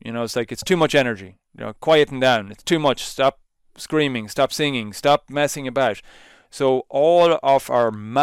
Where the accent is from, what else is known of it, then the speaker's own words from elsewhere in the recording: Ireland; I'm an Irish dude. I think in Europe it's Celsius.